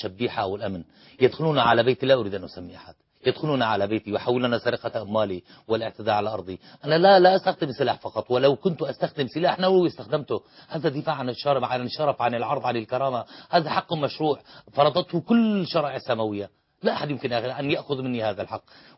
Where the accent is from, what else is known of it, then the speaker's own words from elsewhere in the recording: Syria; ولكن نحن كسوريين عشمنا بالمصريين أكبر من ذلك